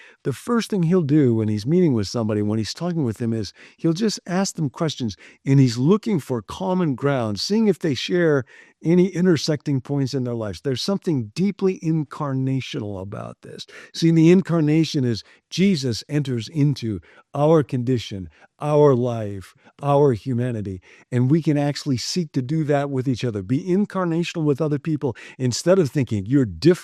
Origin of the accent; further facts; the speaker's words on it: Rockford, Illinois, United States; I grew up in Rockford, Illinois, and if you looked at the phone book back in Rockford